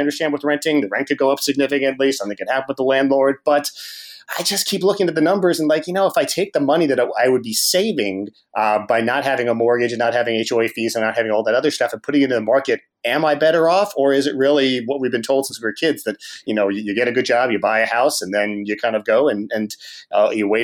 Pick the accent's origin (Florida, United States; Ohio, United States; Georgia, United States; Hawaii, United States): Ohio, United States; Cincinnati; Well, I'm from Cincinnati, so that might not happen.